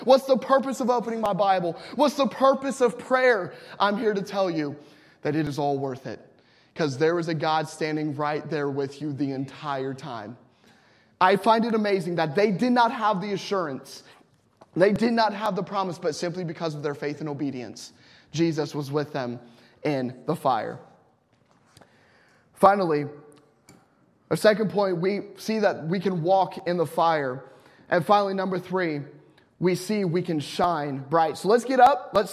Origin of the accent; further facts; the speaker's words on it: Columbus, Ohio, United States; I grew up in Columbus, Ohio, and we have bus ministries.